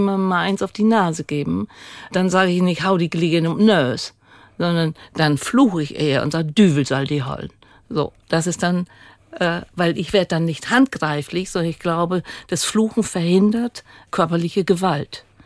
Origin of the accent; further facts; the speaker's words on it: Lower Saxony, Germany; jedenfalls in dem Bereich, wo ich aufgewachsen bin, in Friesland